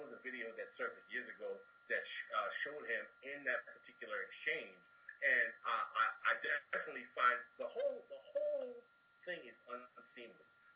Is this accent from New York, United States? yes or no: yes; New York City, New York, United States; go-to respectable civil rights leader was not always the position that he was viewed as when I was growing up in New York City.